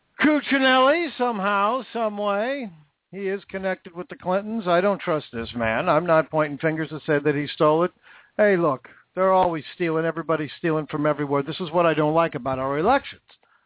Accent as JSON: {"language": "English", "country": "United States", "said": "I'm sorry, but as an American, I take offense to that."}